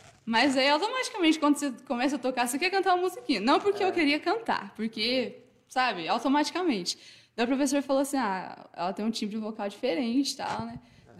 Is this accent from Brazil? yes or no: yes; Assis, São Paulo, Brazil; Então, eu sou daqui de Assis, né? Nasci em Cajamodo, mas assim que nasci já vim morar pra cá.